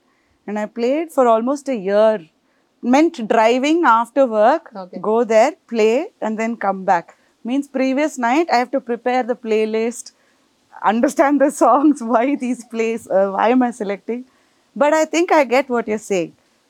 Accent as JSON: {"language": "English", "town": "Bangalore", "region": "Karnataka", "country": "India", "tie": "born or raised there", "said": "I grew up here in Bangalore back then. Bangalore was not like, you know, everybody were Cosmo or something."}